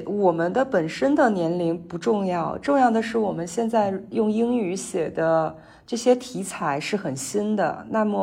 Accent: China; 那我们可以用我们在中国长大的中国人这样的思维来写此时此此刻我们在海外的体验。

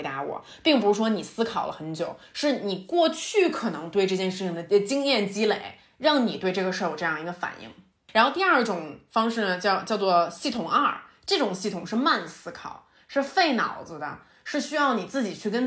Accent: Beijing, China; 首先就是我在北京长大，就吃野味儿在北京以及北方地区来讲

